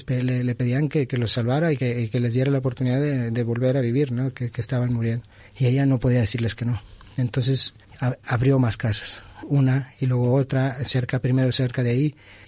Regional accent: Mexico; now in Tarragona, Spain; soy de México.

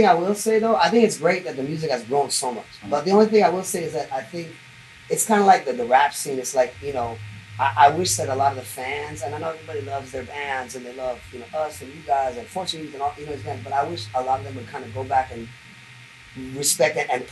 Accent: Venice, California, United States; In LA, yeah. I'm from Venice originally, but then I'm moving around and stuff.

